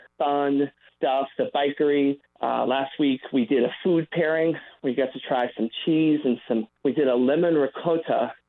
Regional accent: St. Petersburg, Florida, United States; St. Pete's my hometown. I love this community.

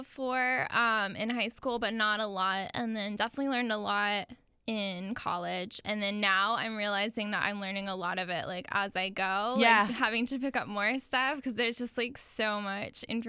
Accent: Jacksonville, Florida, United States; I am from Jacksonville originally.

